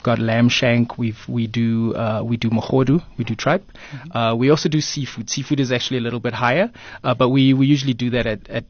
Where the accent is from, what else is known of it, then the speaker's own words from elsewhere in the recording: Paarl, Western Cape, South Africa; But I come from Paarl in the Western Cape, and pretty much everybody has a poiki course pot.